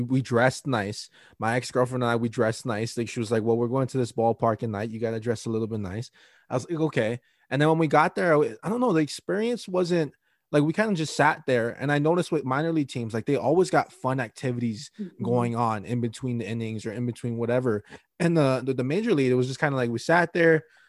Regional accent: Hawaii, United States; I grew up in Hawaii, we don't have a minor league team out there.

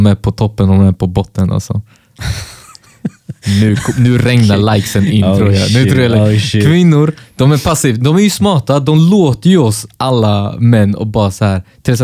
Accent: Småland, Sweden; Nicklen, jag är från Nickel. Småland.

